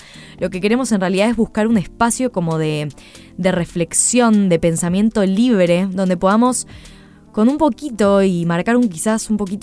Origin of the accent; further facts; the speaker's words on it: Buenos Aires, Argentina; born there; Tengo 24 años y supongo que el acento me delata. Nací en Buenos Aires, Argentina.